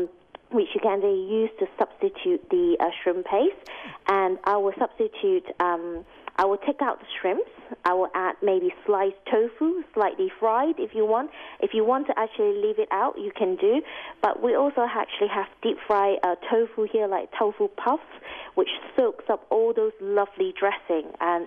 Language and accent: English; Malaysia; now in United Kingdom; But Malaysia is my home country, and it's a food that means so much to me because the first few years I moved to the UK, I didn't really miss it.